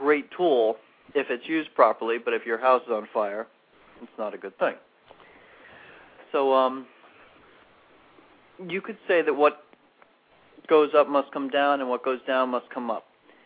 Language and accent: English; New York City, New York, United States; now in Gardner, United States; I live in Gardner, New York, which is pretty much midway between New York City and Albany. And I grew up in New York City.